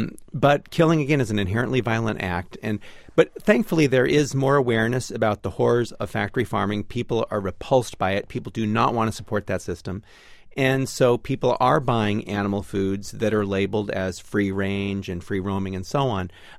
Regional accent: Hollywood, California, United States; In fact, I grew up in Hollywood, California.

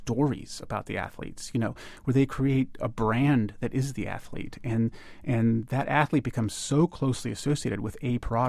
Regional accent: United States; as a father and as a man growing up in the United States

